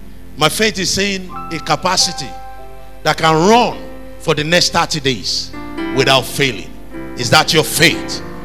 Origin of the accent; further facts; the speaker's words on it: Ilesha, Osun, Nigeria; I said, I'm from Ilesha.